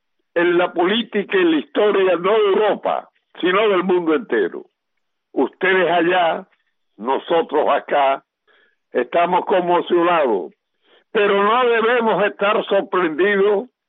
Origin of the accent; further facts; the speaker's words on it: Cuba; nosotros que somos cubanos